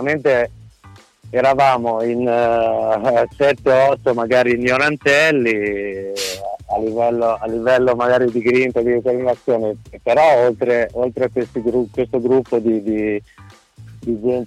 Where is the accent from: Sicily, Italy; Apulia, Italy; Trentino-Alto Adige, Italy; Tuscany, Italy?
Tuscany, Italy; siccome sono toscano anch'io come voi, magari sono più verso la Liguria, però sono toscano anch'io